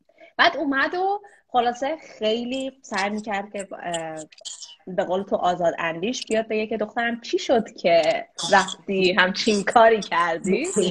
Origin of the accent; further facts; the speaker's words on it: Iran; moved away; البته ما اگر که از ایران اومدیم بیرون